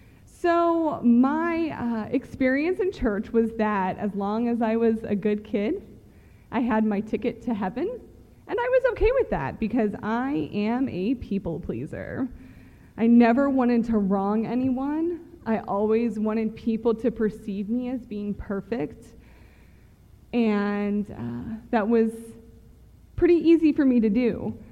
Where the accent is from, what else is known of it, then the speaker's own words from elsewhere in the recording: Pittsburgh, Pennsylvania, United States; I grew up in the Pittsburgh area, and so this is just awesome for me.